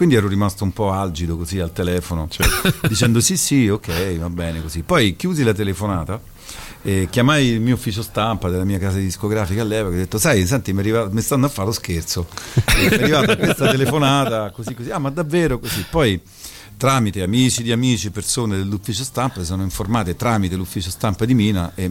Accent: Rome, Lazio, Italy; Sono cresciuto a Monteverde, quindi.

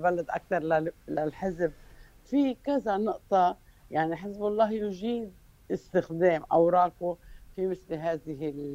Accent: Lebanon; نحن كلبنانيه

